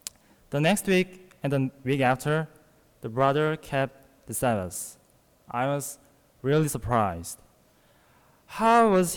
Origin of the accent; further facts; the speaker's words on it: South Korea; English is a second language; I come from South Korea, thousands of kilometers away from here.